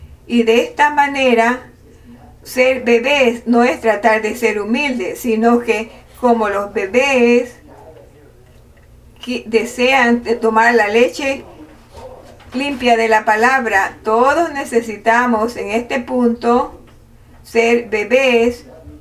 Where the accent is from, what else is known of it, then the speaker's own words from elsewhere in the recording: China; Spanish is a second language; especialmente como yo soy chino